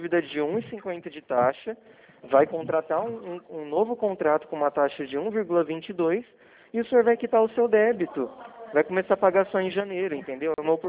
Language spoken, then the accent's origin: Portuguese; Araçatuba, São Paulo, Brazil; Eu sim, sou de Araçatuba. Sou de Araçatuba.